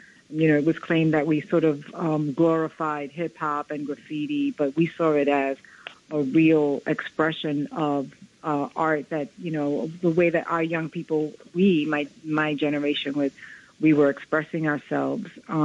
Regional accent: New York City, New York, United States; growing up in the South Bronx, I always heard that Puerto Ricans and African Americans, we didn't know how to take care of our neighborhoods, right?

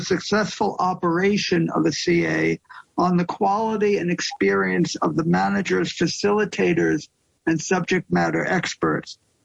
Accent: New York City, New York, United States; But as a New Yorker, I feel that it's especially applicable to my city.

